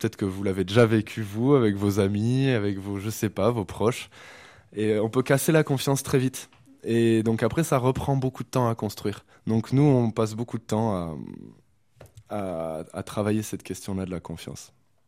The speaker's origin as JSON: {"language": "French", "town": "Avignon", "region": "Provence-Alpes-Côte d'Azur", "country": "France", "said": "moi je viens d'Avignon"}